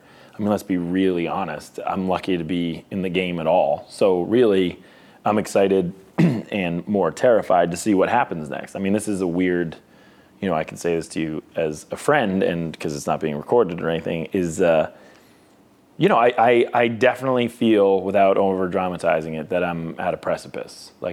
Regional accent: Boston, Massachusetts, United States; I think that we're both from Boston, which is a little bit more of a town, which is like, all right, leave emotions at the door.

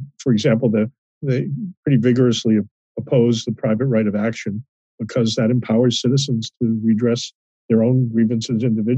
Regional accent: Virginia, United States; And even my home state of Virginia, which I consider to be increasingly progressive, still has a fairly business-friendly privacy statute on the books.

